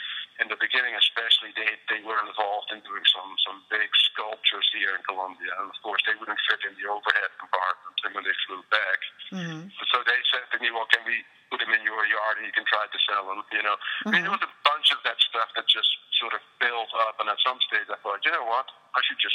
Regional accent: Netherlands; English is a second language; also born or lived in Belfast; I'm from the Netherlands.

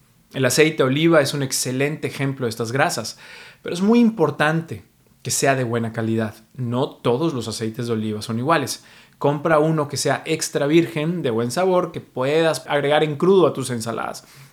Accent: Mexico; now in New York, United States; Soy mexicano, pero vivo en Nueva York

